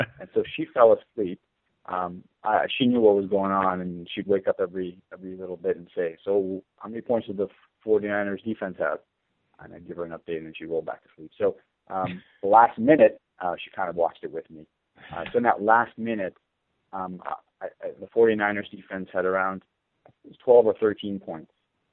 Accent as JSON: {"language": "English", "town": "Toronto", "region": "Ontario", "country": "Canada", "tie": "born or raised there", "lives_now": "United States", "said": "I grew up in Toronto, so obviously the first thing I did fantasy-wise was play fantasy hockey. And then when I moved to the United States"}